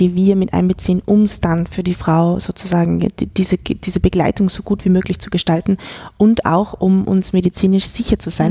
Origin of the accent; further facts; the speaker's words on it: South Tyrol, Italy; accent: South Tyrolean; dass ich dann auch in meinen Südtiroler Dialekt wieder reinfalle